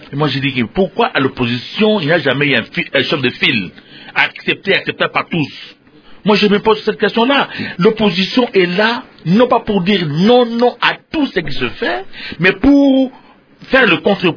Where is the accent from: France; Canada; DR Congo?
DR Congo; Kisangani, Tshopo; Moi, je suis natif de Kisangani, aujourd'hui chef de la province de la Chopo.